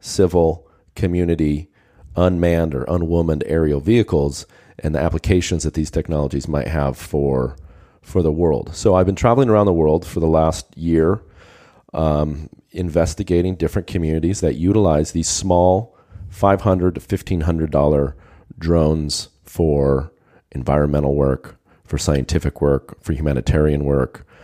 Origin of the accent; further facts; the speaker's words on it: California, United States; also born or lived in Idaho; now in United Kingdom; I'm actually American by birth, grew up in California on a little farm up in the Rocky Mountains of Idaho.